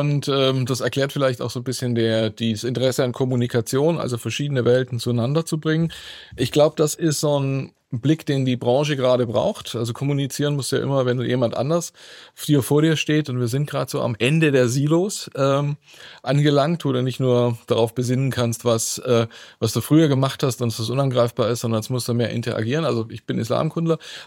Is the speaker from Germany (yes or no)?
yes; Swabia, Germany; ich komme aus dem Schwäbischen